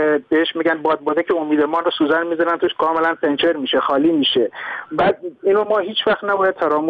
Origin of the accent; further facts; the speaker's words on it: Abadan, Khuzestan, Iran; now in Sweden; من خودم بچه آبادانم. من یادم قبل از انقلاب آبادان فوتبال بین‌المللی داشت